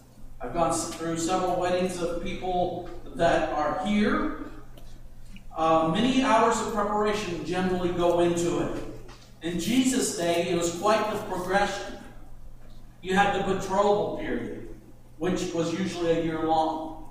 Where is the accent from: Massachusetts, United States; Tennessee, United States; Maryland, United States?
Tennessee, United States; I was a young man, and I was from Tennessee, and the weddings in Tennessee are usually quite simple